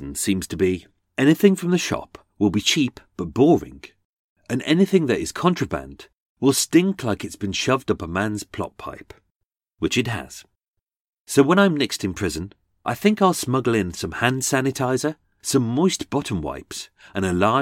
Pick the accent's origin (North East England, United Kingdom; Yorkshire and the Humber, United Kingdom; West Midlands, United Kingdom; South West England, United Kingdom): West Midlands, United Kingdom; Birmingham; accent: Brummie; I shall perform this in my birth accent. As being a Brummie, I used to sound like Benny from Crossroads.